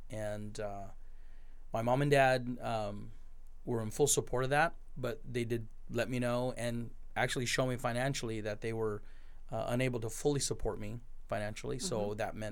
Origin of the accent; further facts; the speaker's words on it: Toppenish, Washington, United States; My mom and dad and I, my sister and my brother, we grew up in Toppenish, Washington.